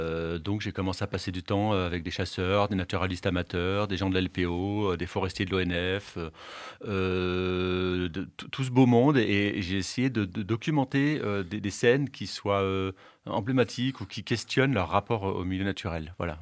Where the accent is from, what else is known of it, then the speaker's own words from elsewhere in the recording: Auvergne-Rhône-Alpes, France; Je connais pas mal les Alpes, je suis savoyard. Et avant d'habiter dans le Diois, je connaissais pas le Vercors.